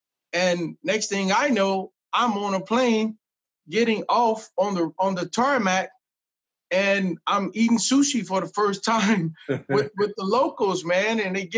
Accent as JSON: {"language": "English", "town": "Indianapolis", "region": "Indiana", "country": "United States", "tie": "born or raised there", "said": "this particular year was in my hometown of Indianapolis, Indiana, and I had just graduated high school"}